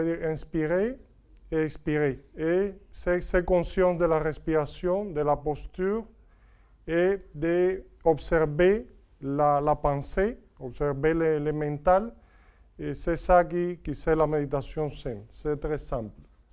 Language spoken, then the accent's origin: French; Cuba; French is a second language; moi, à Cuba, mon pays d'origine